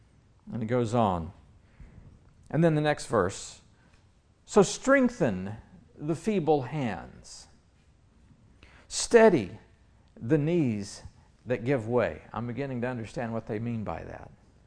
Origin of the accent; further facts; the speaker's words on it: Nashville, Tennessee, United States; born there; You see, I was born in Nashville, Tennessee, where we held off spring until April, usually.